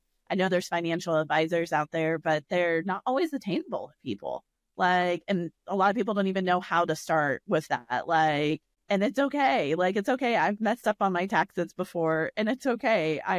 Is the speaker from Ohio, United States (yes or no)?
yes; Dayton, Ohio, United States; I'm from Dayton, Ohio.